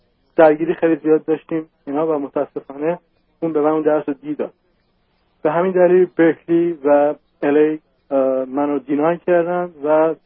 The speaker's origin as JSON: {"language": "Persian", "country": "Iran", "moved": "yes", "lives_now": "United States", "said": "من حدود 3 سال پیش از ایران به آمریکا اومدم"}